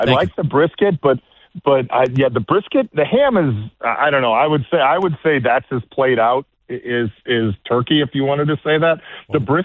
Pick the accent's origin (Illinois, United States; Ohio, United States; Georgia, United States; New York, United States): Illinois, United States; Chicago; I mean, I grew up in Chicago, so like deep dish pizza is